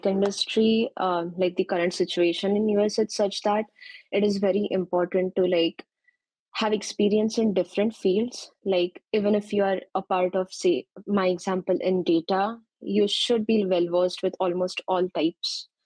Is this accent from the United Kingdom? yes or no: no; India; moved away as an adult; now in United States; So I'm originally from India. I did my bachelor's from India. And then I worked a bit for like 7-8 months in Accenture as a software engineer. And I came to US for my master's in computer science.